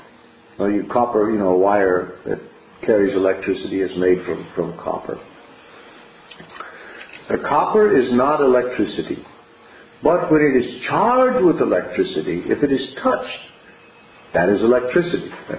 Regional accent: United States; I mean, I come from America, you know.

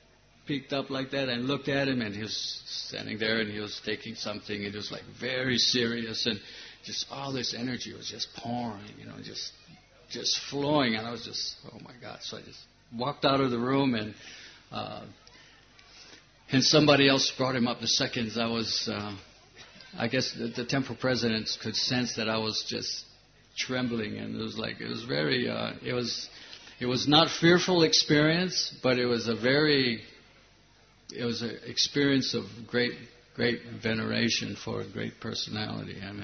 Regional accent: Hawaii, United States; here I'm from Hawaii. You know, in Hawaii, people are always like 90% naked, you know, on the beaches, surfing, so forth, you know.

